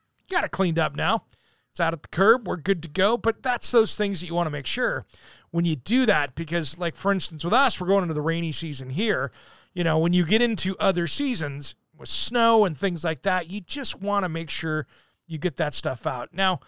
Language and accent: English; Washington, United States; like I grew up in Eastern Washington, for instance, or anywhere else in the country where you get big freezes.